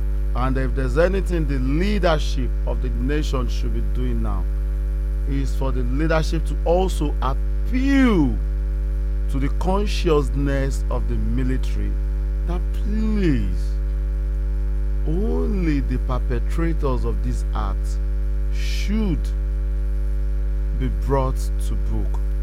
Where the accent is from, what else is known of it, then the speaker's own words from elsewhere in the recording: Nigeria; As a Nigerian, as a, let me use the word patriotic Nigerian